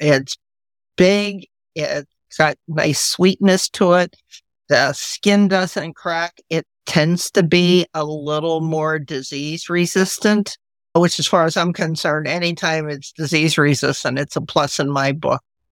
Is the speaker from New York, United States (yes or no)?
no; Pittsburgh, Pennsylvania, United States; but I'm from Pittsburgh. We are the home of Heinz 57.